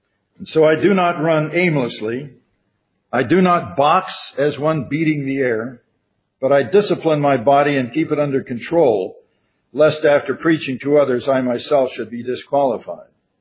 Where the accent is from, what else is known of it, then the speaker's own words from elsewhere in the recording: Philadelphia, Pennsylvania, United States; But of course, I was born in Philadelphia and lived near Philadelphia for a lot of my early life.